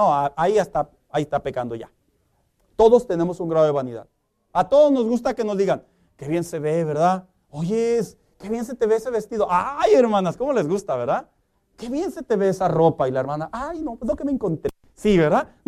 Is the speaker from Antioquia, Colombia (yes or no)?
yes; Antioquia, Colombia; Miren, así somos los paisas.